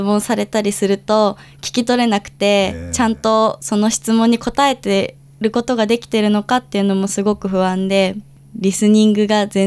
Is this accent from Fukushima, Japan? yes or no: yes; Minamisoma, Fukushima, Japan; now in Tokyo, Japan; 私は大学が東京にあるので、はい、もう上京して地元にはいないんですけど、母は今福島に残っていて